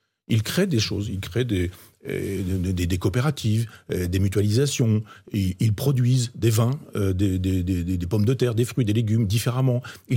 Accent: Chambois, Normandy, France; dans mon village natal, à Chambois, dans l'Orne

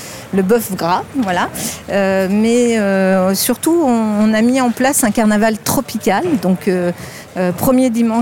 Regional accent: Lyon, Auvergne-Rhône-Alpes, France; now in Paris, France; Souvent, quand on arrive de province, moi je venais de Lyon

